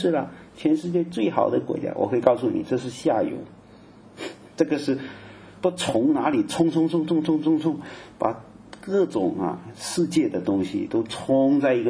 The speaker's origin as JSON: {"language": "Chinese", "country": "Malaysia", "said": "好像我马来西亚人就很怕"}